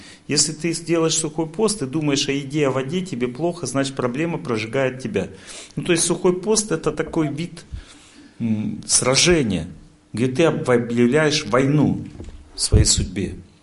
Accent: Chelyabinsk, Chelyabinsk Oblast, Russia; Но я из Челябинска.

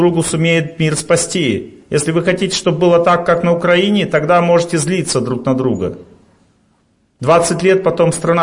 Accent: Krasnodar Krai, Russia; Я принял, я приехал, все, из Краснодарского края, там тепло уже, персики расцвели.

